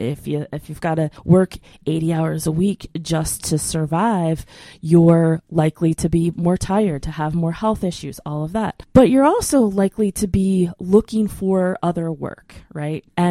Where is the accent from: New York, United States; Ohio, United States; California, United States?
Ohio, United States; Cleveland; now in Asheville, United States; I'm from Cleveland, Ohio, okay, originally.